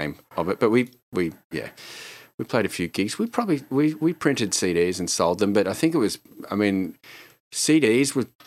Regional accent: Australia; accent: Australian; now in Denmark; living in Europe now, I absolutely nullify my accent most of the time. You know, it only takes a minute of speaking with an Australian to slip back into regular vowels

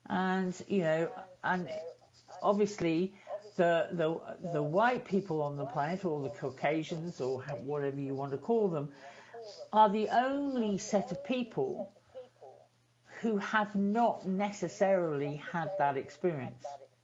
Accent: Liverpool, North West England, United Kingdom; And I was brought up in Liverpool, which was a port.

